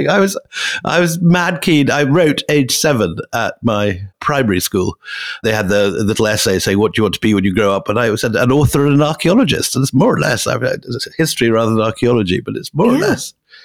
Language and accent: English; Scotland, United Kingdom; I am sitting in the house I grew up in Scotland, which I haven't been to for 4 years since my father died.